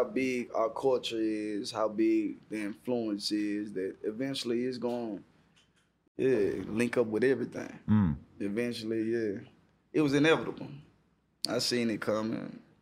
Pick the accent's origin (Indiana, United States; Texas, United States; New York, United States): Texas, United States; Houston; from Fifth Ward, too. I'm from Fifth Ward.